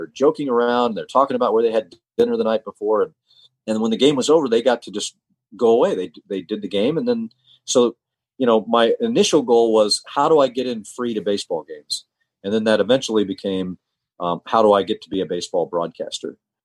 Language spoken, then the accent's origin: English; Atlanta, Georgia, United States; also born or lived in Roswell; I remember I was born in Atlanta, and I remember we lived 10 years real near Piedmont Park. And so I was 10 years old when we moved out to Roswell.